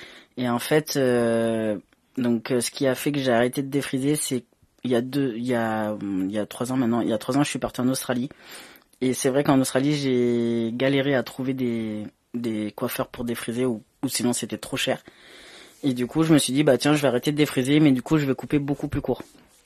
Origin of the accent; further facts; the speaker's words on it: Réunion; also born or lived in Madagascar / Guadeloupe; je suis né à Madagascar. J'ai jamais habité là-bas, mais du coup je suis né et après j'ai toujours habité dans les îles, donc Réunion et Guadeloupe. Du coup j'ai la peau noire, enfin pas on va dire marron clair